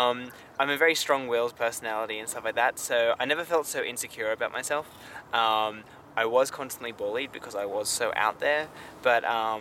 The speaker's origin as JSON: {"language": "English", "town": "Bathurst", "region": "New South Wales", "country": "Australia", "tie": "born or raised there", "said": "I'm 24. I grew up in Bathurst and I'm openly gay."}